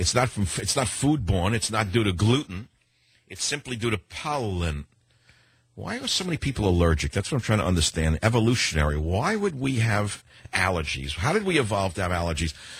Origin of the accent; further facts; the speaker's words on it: Bronx, New York, United States; born there; Well, let's see. I was born in the Bronx. Is that my ancestral homeland?